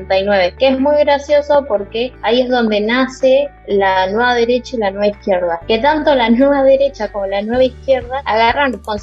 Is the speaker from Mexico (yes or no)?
no; Argentina; está bueno replantearnos como ciudadanos argentinos, porque tenemos nuestra propia historia